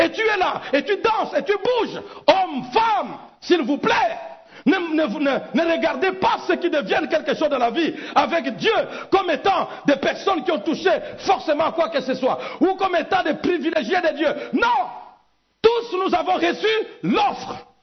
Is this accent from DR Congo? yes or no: yes; DR Congo; Congo est grand, Congo est riche. Je suis Congolais, donc je suis riche.